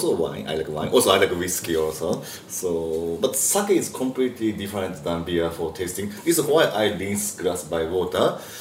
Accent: Japan; So, in Japan, we are using a go.

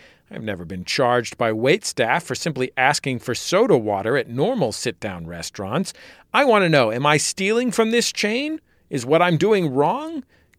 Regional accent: California, United States; Well, I grew up in the California of the 1980s

